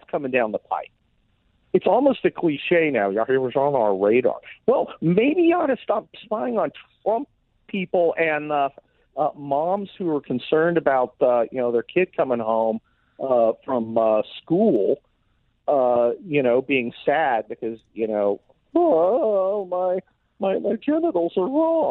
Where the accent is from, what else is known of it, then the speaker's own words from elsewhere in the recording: United States; I'm an American citizen and I serve my country